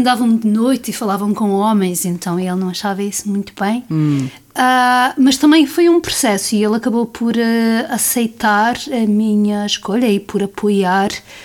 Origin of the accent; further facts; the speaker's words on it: Madeira, Portugal; Eu cresci na Madeira rural, numa família de classe média baixa